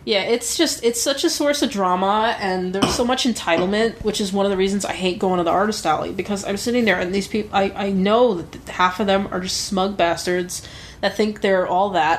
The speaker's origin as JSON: {"language": "English", "region": "New York", "country": "United States", "said": "but as a New Yorker who lives with this 24-hour system, I can honestly say New Jersey Transit is actually pretty good."}